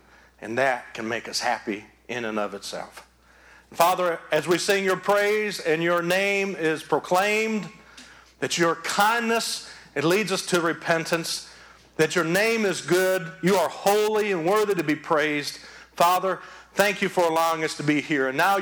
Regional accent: Detroit, Michigan, United States; Point being, I'm from Detroit anyway, I don't care.

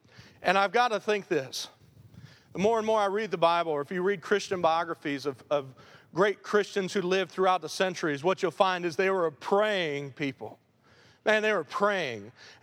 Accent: Michigan, United States; now in Mississippi, United States; when somebody found out I was from Michigan and that I've been in Mississippi for 12 years

